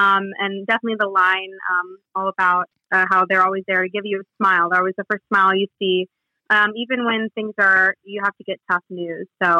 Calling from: Raleigh, North Carolina, United States; Raleigh, North Carolina.

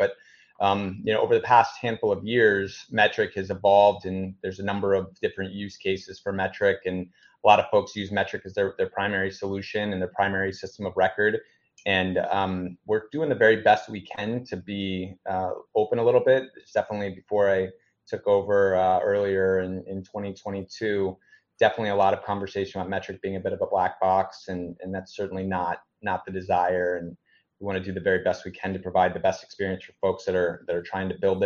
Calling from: Lakeland, Florida, United States; We're in Lakeland, Florida.

